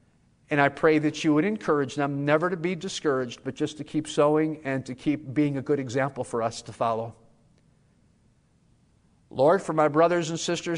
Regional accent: Cleveland, Ohio, United States; I know that because I'm from Cleveland and people in Greenville are nicer.

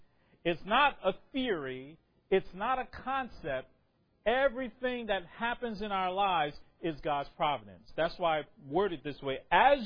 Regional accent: New Jersey, United States; born there; now in Brooklyn, United States; I was born in New Jersey.

